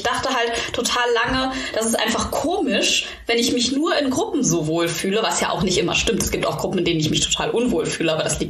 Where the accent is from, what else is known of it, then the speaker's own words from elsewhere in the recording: Germany; Ich bin ja Deutsche